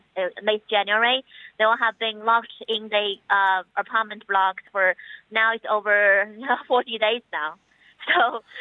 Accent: China; English is a second language; I'm from China.

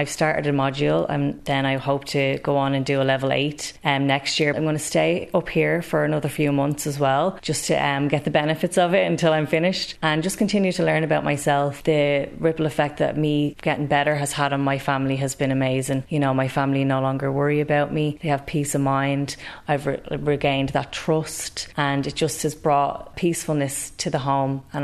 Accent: Tallaght, County Dublin, Ireland; moved away as an adult; also born or lived in Toronto; I grew up in Talla, and I had moved abroad and lived in Toronto for about 10 years.

